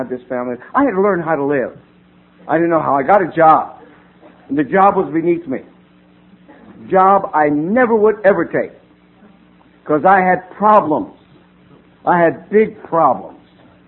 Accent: New Jersey, United States; born there; and I was born in New Jersey

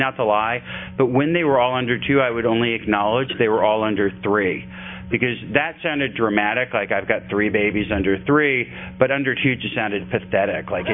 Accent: Elmhurst, Illinois, United States; I wound up growing up in the Midwest in a lovely, leafy suburb, in Elmhurst, Illinois, a Chicago suburb.

